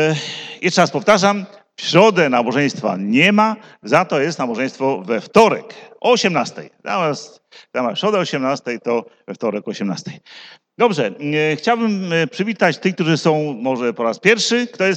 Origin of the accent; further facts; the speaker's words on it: Zielona Góra, Lubusz Voivodeship, Poland; bo ja z Zielonej Góry. Tam się urodziłem i do tamtego kościoła chodziłem w Zielonej Górze.